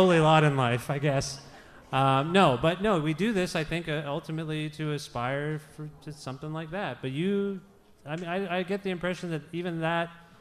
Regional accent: India; I'm from India. My dad, my parents, I almost said just my dad, but both of them, my parents, are from India. And I grew up, I was first generation

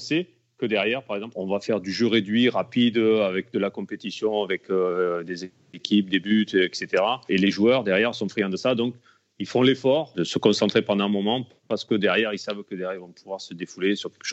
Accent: Alès, Occitanie, France; born there

